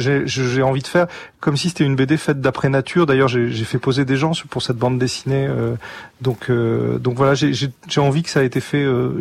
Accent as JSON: {"language": "French", "town": "Antibes", "region": "Provence-Alpes-Côte d'Azur", "country": "France", "tie": "born or raised there", "said": "Quand j'étais gamin à Antibes, je m'imaginais que ce personnage venait me voir."}